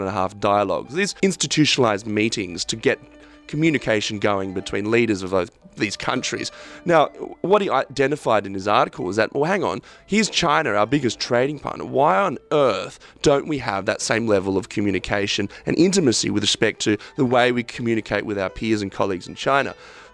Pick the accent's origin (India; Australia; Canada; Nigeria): Australia; now in United States; I'm from Australia. I'm of a mixed Chinese-Australian heritage. So my mother's from Taiwan, dad's Australian. But I'm currently based in the US right now. I'm studying for a Master's of Law at Harvard Law School.